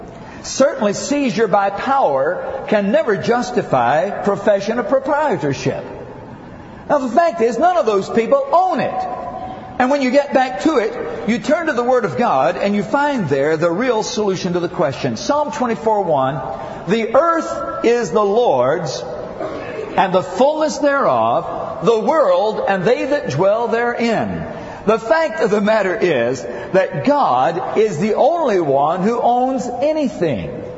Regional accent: Alabama, United States; back in my home state of Alabama, my great-grandfather was a Union soldier.

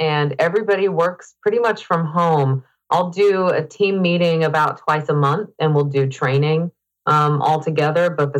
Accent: Oklahoma, United States; Well, I grew up in Oklahoma.

